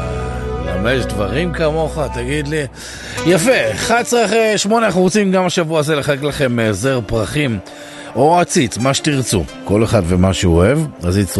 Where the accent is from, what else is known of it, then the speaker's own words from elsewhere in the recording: Kiryat Haim, Haifa District, Israel; לקריית חיים שם, למערבית, איפה שגדלתי, לא נולדתי, אבל כן, שם הכל התחיל, מה שנקרא.